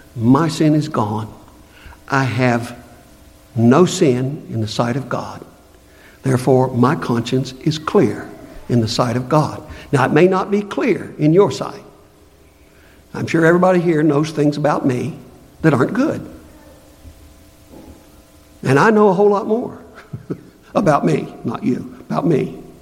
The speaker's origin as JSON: {"language": "English", "region": "Southeast", "country": "United States", "said": "Now, I come from the Southeast that's just full of Baptists."}